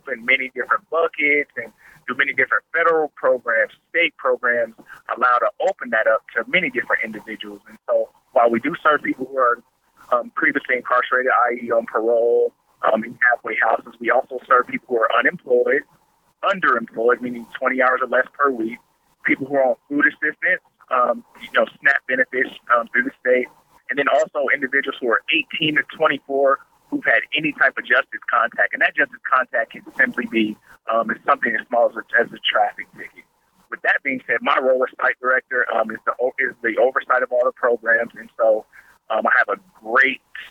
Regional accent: Colorado Springs, Colorado, United States; Born and raised in Colorado Springs, Southeast Colorado Springs. I'm a Sierra High School graduate.

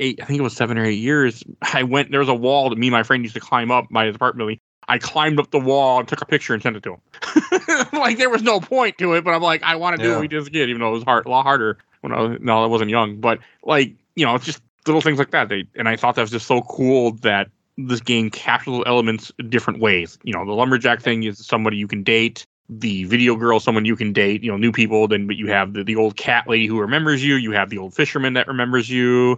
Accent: Milwaukee, Wisconsin, United States; moved away as an adult; now in Twin Cities, United States; Like me, I'm from Milwaukee, Wisconsin. At 18, I moved up to, I mean, not that far, but I moved to the Twin Cities in Minnesota.

